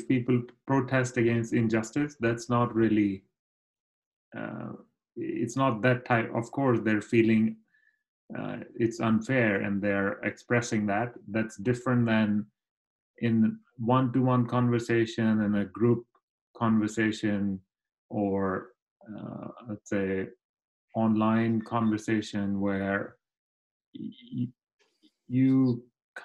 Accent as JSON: {"language": "English", "country": "India", "tie": "born or raised there", "said": "I grew up in India."}